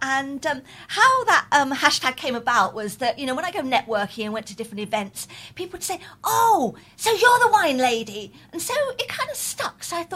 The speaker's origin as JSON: {"language": "English", "region": "London", "country": "United Kingdom", "said": "And I come from South London, South West London. But I was living in West London at the time."}